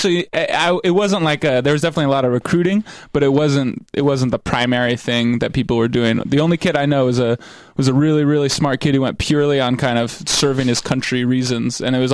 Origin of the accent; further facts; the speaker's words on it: Sacramento, California, United States; I grew up in Sacramento, California. Very proud of it.